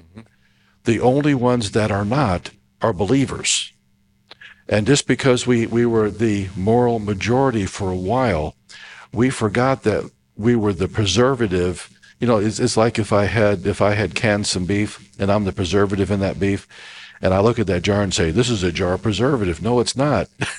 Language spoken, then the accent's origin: English; Missouri, United States; I'm from Missouri.